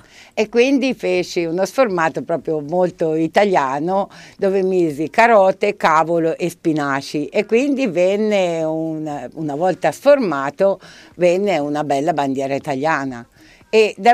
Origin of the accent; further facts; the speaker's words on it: Florence, Tuscany, Italy; anche se sono fiorentina